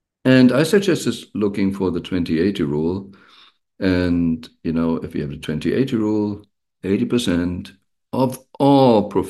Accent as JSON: {"language": "English", "country": "Germany", "tie": "born or raised there", "said": "Well, I grew up in Germany, so in the so-called Christian world."}